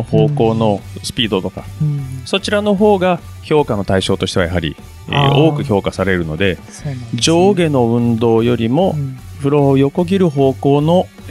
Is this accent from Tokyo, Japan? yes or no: yes; Tokyo, Japan; 東京出身です。